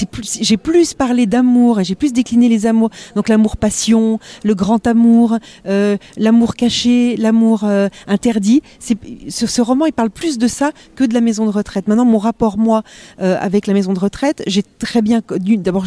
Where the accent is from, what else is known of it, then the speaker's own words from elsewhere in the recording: Gueugnon, Bourgogne-Franche-Comté, France; Moi, j'ai grandi en Bourgogne à Guignon